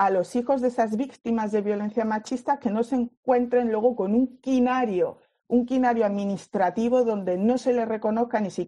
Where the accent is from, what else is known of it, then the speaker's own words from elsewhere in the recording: Torremolinos, Andalusia, Spain; no solo en mi pueblo, en Torremolinos, en Málaga, en España